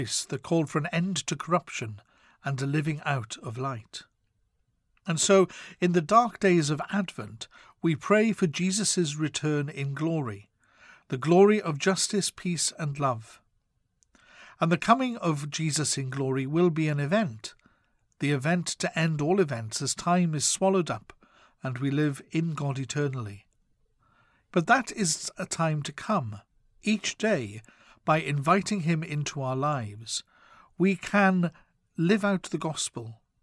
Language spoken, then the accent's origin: English; Wales, United Kingdom; my home country of Wales, and even to Britain, and I could even extend to being a European